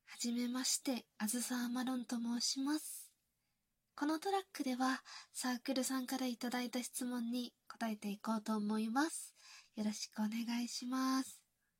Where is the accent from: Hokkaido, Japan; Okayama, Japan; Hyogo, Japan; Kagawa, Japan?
Hokkaido, Japan; 出身は北海道です。今は北海道じゃないところに住んでいるんですけれども、方言で話すことは、何々だべさとか、そういう感じでは話さないんですけれども、